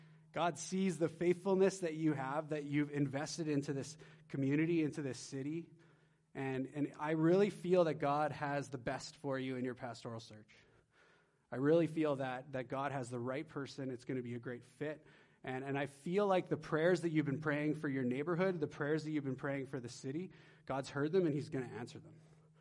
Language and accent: English; Edmonton, Alberta, Canada; I'm from Edmonton